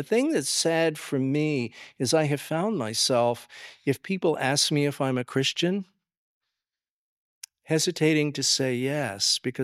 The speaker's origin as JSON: {"language": "English", "town": "Washington", "region": "District of Columbia", "country": "United States", "tie": "born or raised there", "said": "I grew up in Washington, D.C., and there's always a celebration going on for something somewhere that is patriotic."}